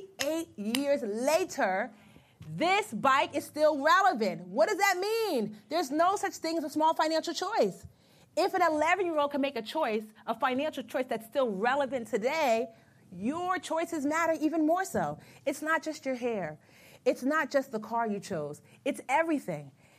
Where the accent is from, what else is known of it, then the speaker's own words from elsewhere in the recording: Nigeria; So I'm Nigerian, so it's jollof rice.